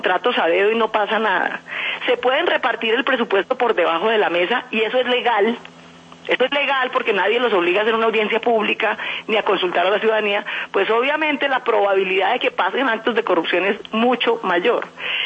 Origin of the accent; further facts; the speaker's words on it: Colombia; como los colombianos esperamos